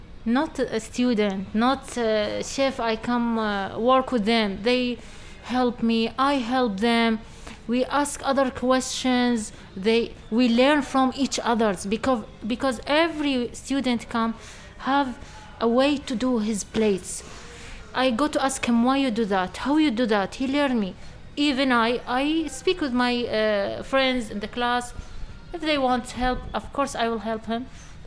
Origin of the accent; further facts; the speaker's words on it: Iraq; English is a second language; I'm from Iraq. I am 10 years old. No, I'm joking. I'm 33.